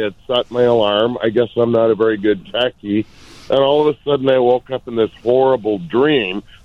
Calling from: Muskegon, Michigan, United States; I'm calling from Muskegon, Michigan.

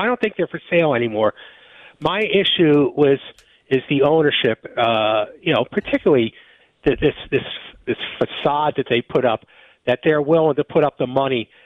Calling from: Miramar Beach, Florida, United States; I'm calling you from the Lavero Southern Compound, the Winter Compound here in Miramar Beach, Florida, home of Jack Del Rio.

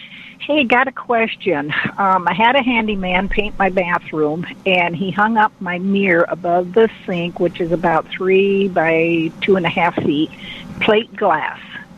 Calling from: Congerville, Illinois, United States; Congreville. It's halfway between Peoria and Bloomington, Illinois.

